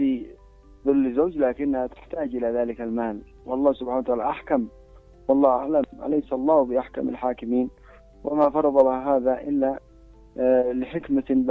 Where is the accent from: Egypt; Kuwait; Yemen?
Yemen; في بعض المناطق يعني مثلا عندنا في اليمن مقارنة ببلاد العالم الآخر هناك يعني تكريم للمرأة